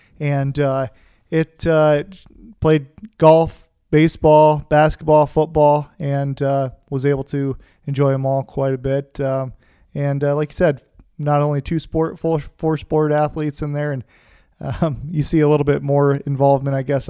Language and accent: English; Le Mars, Iowa, United States; Yeah, so born and raised in Lamar's, Iowa, and grew up just like any other Northwest Iowa kid.